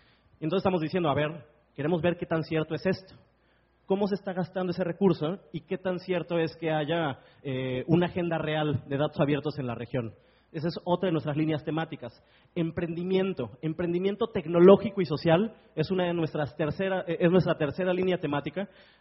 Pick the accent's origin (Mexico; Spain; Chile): Mexico; Para mí como mexicano es más fácil ir al país